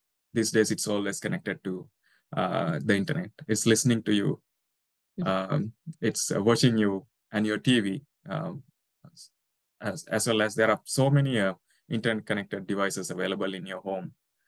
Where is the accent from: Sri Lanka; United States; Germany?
Sri Lanka; So I am from Sri Lanka, a beautiful island situated just down to the India.